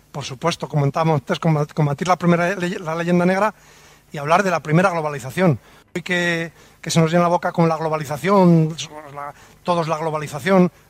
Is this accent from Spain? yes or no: yes; Spain; que somos españoles, que hasta para comernos una tortilla de patata necesitamos la carrera de Indias